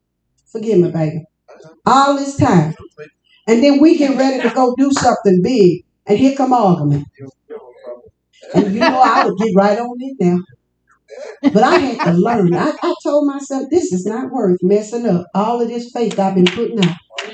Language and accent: English; Louisiana, United States; I'm from Louisiana. I don't care where you're from.